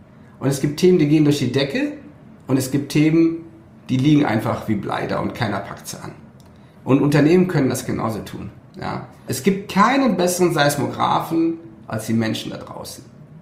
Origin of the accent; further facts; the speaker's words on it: North Rhine-Westphalia, Germany; weil ich komme aus der Ecke von Köln.